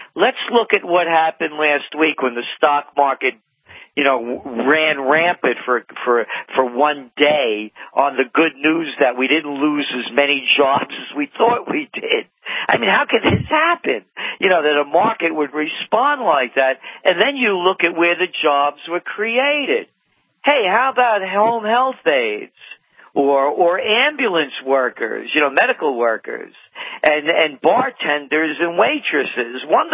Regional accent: New York, United States; People ask me, I'm a New Yorker, you know, about this mosque.

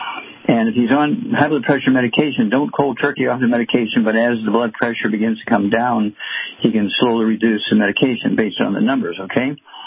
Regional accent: Missouri, United States; born or raised there

